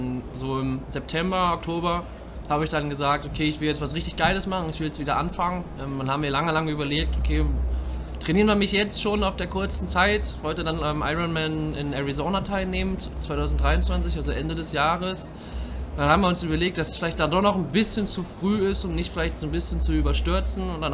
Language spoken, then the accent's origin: German; Wolfsburg, Lower Saxony, Germany; Das ist halt gut, das ist meine Heimatstadt halt.